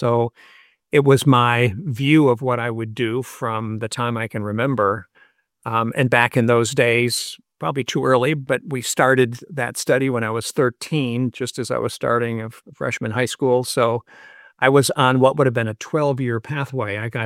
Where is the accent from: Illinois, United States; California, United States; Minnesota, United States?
Minnesota, United States; Minneapolis–Saint Paul; Well, going way back, I was born in the Twin Cities in Minnesota and raised mostly there.